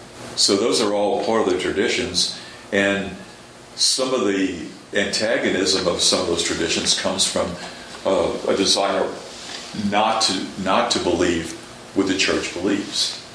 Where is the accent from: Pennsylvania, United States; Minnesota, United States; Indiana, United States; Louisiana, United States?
Louisiana, United States; New Orleans; growing up in New Orleans, you get tons of seafood.